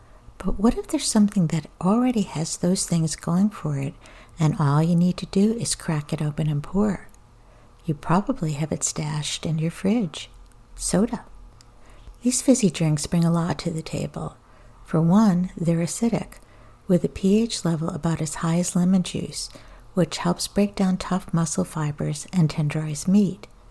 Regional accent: Australia; When I was growing up in Australia, my mom would cut a giant wedge of watermelon

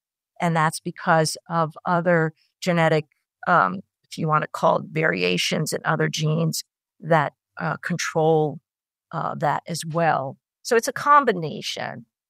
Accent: Italy; first language Italian; English is a second language

